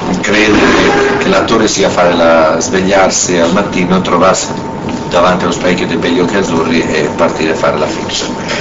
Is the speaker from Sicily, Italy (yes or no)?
yes; Sicily, Italy; in una Sicilia che da siciliano non nascondo piena di contraddizioni